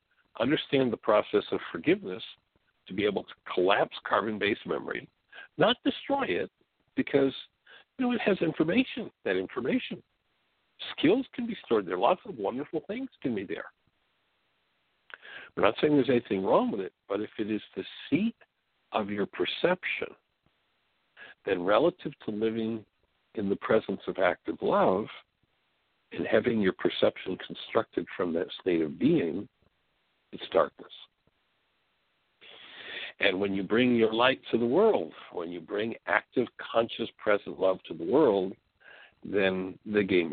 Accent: Canada; But of course, being a Canadian and having been a hockey player, I can certainly identify

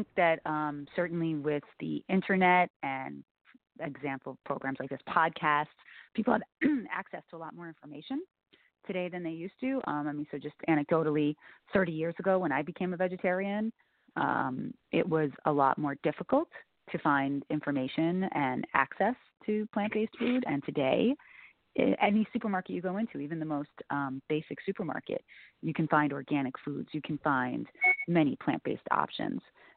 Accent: New York City, New York, United States; parents are immigrants, so I grew up with loving food, always eating different kinds of foods, and I grew up in New York City, so exposed to many different cultures.

